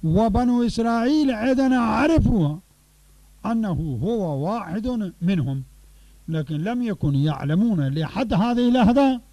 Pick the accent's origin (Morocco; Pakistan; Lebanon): Pakistan; Arabic is a second language; مثل ما عندنا في باكستان